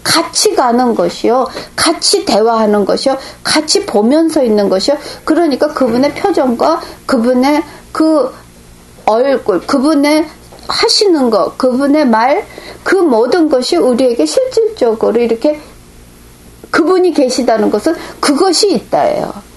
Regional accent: South Korea; moved away; 제가 아무리 외국 생활을 오래 해도 어려서 한국에서 자랐다는 거는

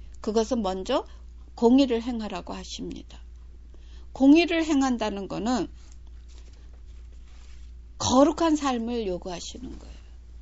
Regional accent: South Korea; 저는 한국 사람입니다. 그 사람들은 저를 외국인으로 보고 저는 물론 한국인으로서의 감정, 다 민족성 다 갖고 있어요.

